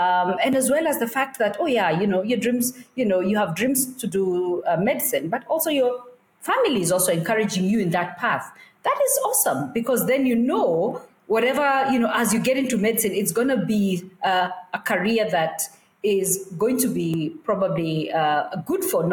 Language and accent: English; Nairobi, Kenya; it was just a wonderful, wonderful time growing up in Nairobi.